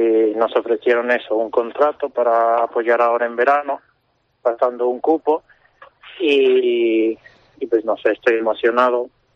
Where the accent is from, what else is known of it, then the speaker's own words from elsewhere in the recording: Mexico; moved away as an adult; now in Spain; yo vengo de México y en México la sanidad pública pues no es como aquí en España.